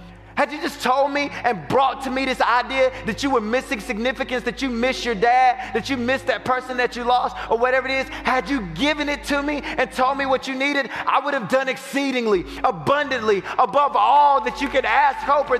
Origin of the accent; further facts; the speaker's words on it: North Carolina, United States; I'm from North Carolina, home of the real beaches.